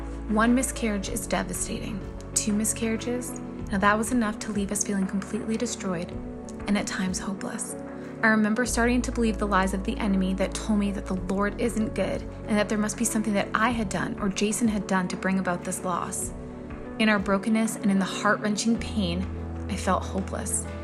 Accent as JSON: {"language": "English", "town": "Toronto", "region": "Ontario", "country": "Canada", "said": "I'm from Toronto, Canada, and I'm 28 years old."}